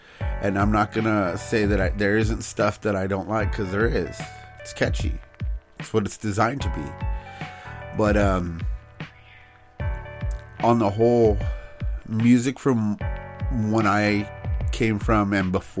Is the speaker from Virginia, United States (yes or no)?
no; Norwalk, California, United States; I had my buddy that I grew up with in Norwalk before we had moved